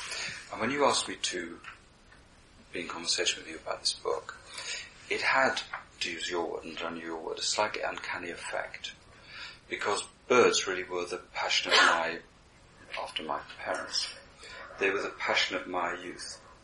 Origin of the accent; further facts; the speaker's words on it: Cardiff, Wales, United Kingdom; I grew up in Cardiff, which is a port.